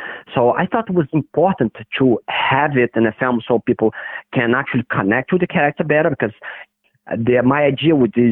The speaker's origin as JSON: {"language": "English", "country": "Brazil", "tie": "born or raised there", "said": "So I grew up in Brazil in the 70s, you know, in the 80s"}